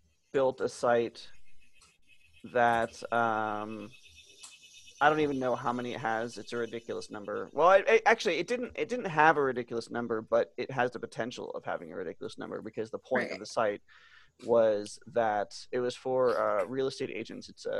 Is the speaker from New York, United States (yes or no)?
no; California, United States; Yeah, so mosquitoes is not a thing that I grew up experiencing in the Bay Area, because they don't exist.